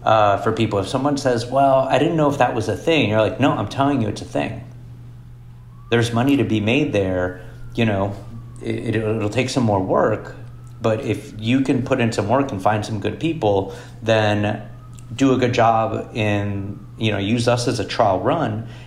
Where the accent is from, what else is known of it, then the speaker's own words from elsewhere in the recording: Miami, Florida, United States; I grew up in Miami. Miami is a super late night town